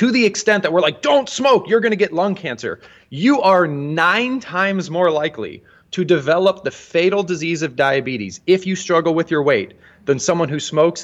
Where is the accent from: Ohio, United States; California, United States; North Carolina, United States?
Ohio, United States; We grew up in the Midwest, Central Ohio